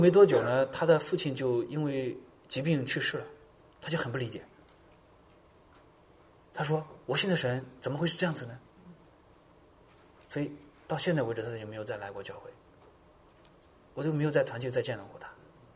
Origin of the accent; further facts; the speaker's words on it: China; 我是从国内来的